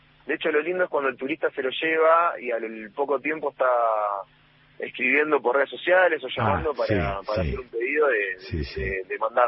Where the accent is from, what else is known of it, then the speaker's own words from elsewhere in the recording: Navarro, Buenos Aires Province, Argentina; los años dorados que yo tuve, digamos, en la infancia, en un pueblito que se llama Navarro.